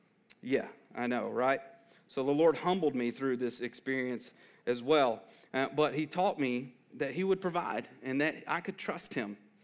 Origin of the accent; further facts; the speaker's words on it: Lebanon, Tennessee, United States; And I'm from Lebanon, been here my entire life. She's from Mount Juliet. So we've been in the Middle Tennessee area our entire life.